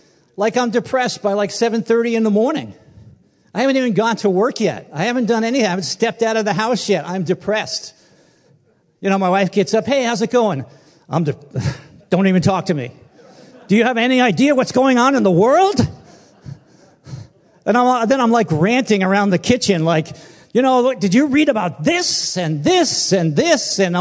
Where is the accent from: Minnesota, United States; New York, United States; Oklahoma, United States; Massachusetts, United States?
New York, United States; I mean, I grew up in New York, and so there was many newspapers, and every morning there'd be two newspapers at the door